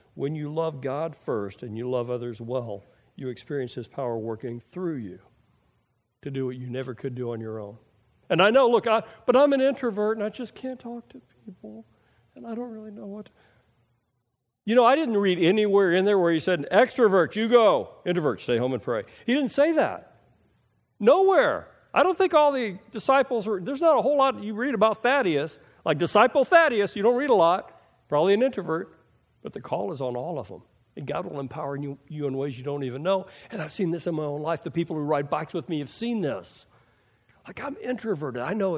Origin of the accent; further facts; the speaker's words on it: Texas, United States; I know Jesus. I'm a Texan. Of course I know. We're born knowing Jesus.